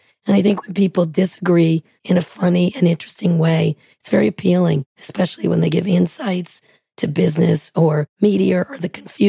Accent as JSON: {"language": "English", "town": "San Francisco", "region": "California", "country": "United States", "said": "I'm from San Francisco and all that brings to it."}